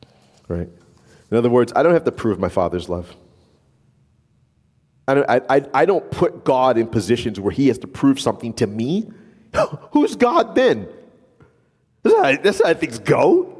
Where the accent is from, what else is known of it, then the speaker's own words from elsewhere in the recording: New Orleans, Louisiana, United States; Remember, I grew up, and I'm from New Orleans, and so basically, like, Louisiana's the subtropics, right?